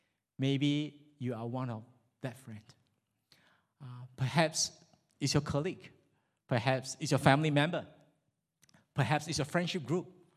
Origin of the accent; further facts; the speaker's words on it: Malaysia; moved away as an adult; I came from Malaysia.